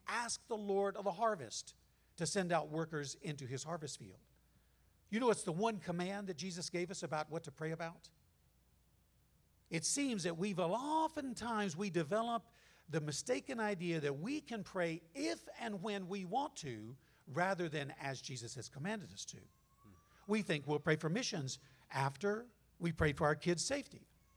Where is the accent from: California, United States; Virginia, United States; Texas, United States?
California, United States; We're from Southern California.